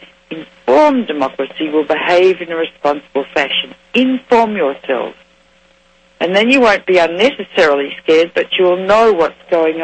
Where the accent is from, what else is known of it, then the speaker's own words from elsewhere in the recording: Australia; because I'm Australian, so you've got to be able to laugh or you're going to cry.